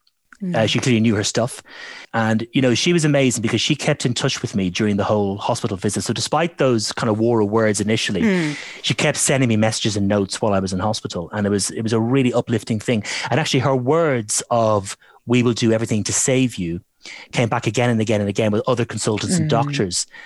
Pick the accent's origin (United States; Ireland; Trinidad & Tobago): Ireland; I remember Ireland, being Irish, I remember Paddy's Day being cancelled.